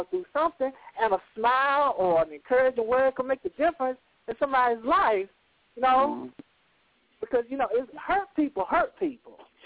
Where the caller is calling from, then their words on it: North Carolina, United States; I'm calling from North Carolina.